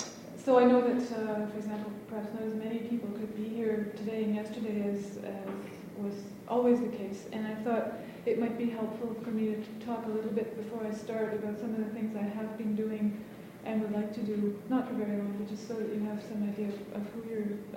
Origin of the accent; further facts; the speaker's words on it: Toronto, Ontario, Canada; also born or lived in Scotland; now in Montreal, Canada; I was born in Scotland, grew up in Toronto, and I've lived in Montreal for the last 13 years.